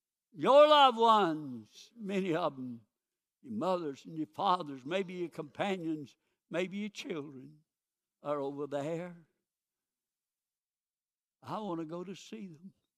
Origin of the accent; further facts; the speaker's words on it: Simpsonville, South Carolina, United States; born there; I was born down in Simpsonville, just outside of Greenville.